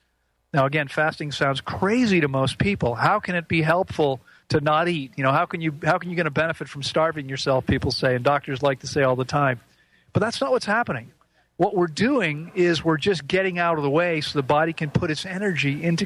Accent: United States; Now, growing up in the United States, I can tell you

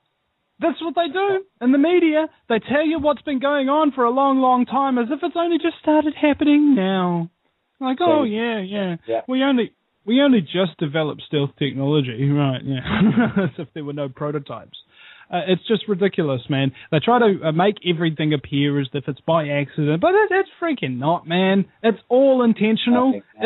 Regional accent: New Zealand; Well, first guy is a Kiwi collaborator, and I'm from New Zealand

